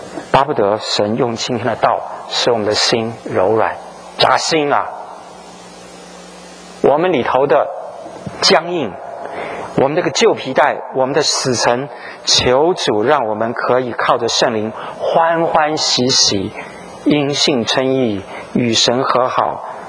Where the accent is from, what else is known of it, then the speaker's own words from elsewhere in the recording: China; 我们中国人隔了半个地球，又隔了这个两千年，笑话。